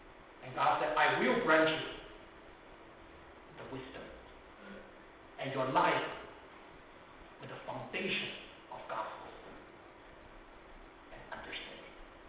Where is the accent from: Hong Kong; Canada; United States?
Hong Kong; I noticed that, I came from Hong Kong and there was one movie star in Hong Kong.